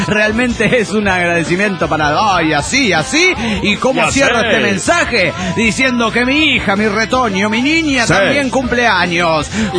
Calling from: Puebla, Mexico; de Puebla, México.

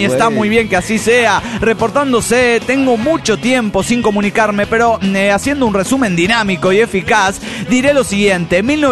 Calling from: Torreón, Coahuila, Mexico; de Torreón, Coahuila, México.

